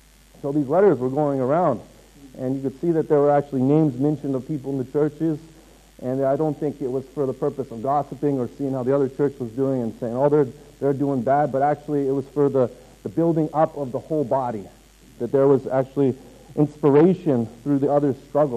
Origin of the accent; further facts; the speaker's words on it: United States; I know as a U.S. Citizen, if I tell people I'm from the States, oh, you got a U.S. passport.